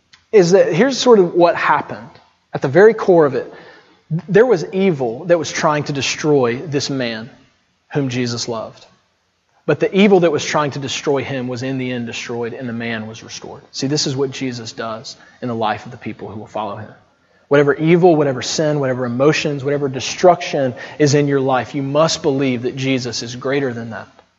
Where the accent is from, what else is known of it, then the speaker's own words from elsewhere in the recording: Alabama, United States; I'm from Alabama. People make fun of that all the time, so it's cool.